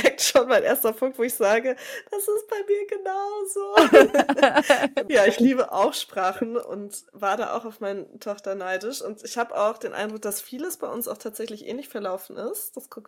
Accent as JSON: {"language": "German", "region": "Bavaria", "country": "Germany", "tie": "born or raised there", "said": "ich bin auch in Bayern zur Schule gegangen und wir hatten die Vorgabe, dass wir zum Beispiel Referate auf Hochdeutsch halten müssen."}